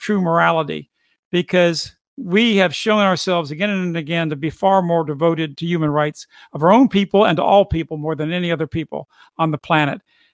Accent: United States; I shouldn't be talking about Britain all the time. I'm an American.

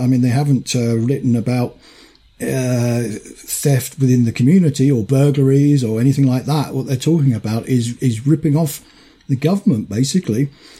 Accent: United Kingdom; I'm a British man.

